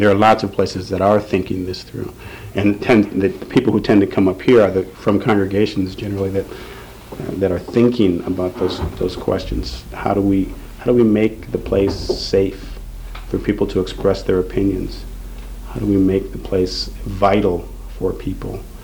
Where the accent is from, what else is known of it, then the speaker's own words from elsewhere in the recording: Midwest, United States; You know, I'm from the Midwest, I hear a lot of that.